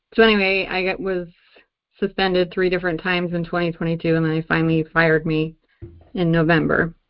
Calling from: Illinois, United States; Hi, I am from Illinois.

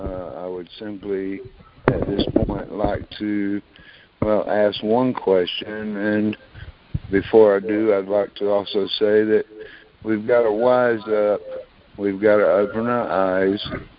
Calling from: North Carolina, United States; I'm calling from North Carolina.

